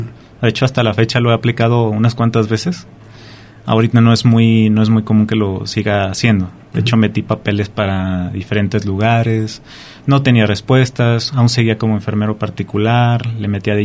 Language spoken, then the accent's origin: Spanish; Zacatecas, Mexico; born there; also born or lived in Ojo Caliente; now in Colotlán, Mexico; yo nací en Zacatecas, viví un poco de tiempo en Ojo Caliente, pero he radicado de Colotlán desde hace más de 20 años.